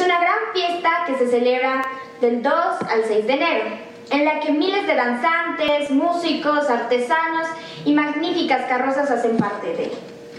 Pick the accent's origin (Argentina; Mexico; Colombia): Colombia; Catambuco, Nariño; soy del corregimiento de Catambuco, que queda cerca a Pasto.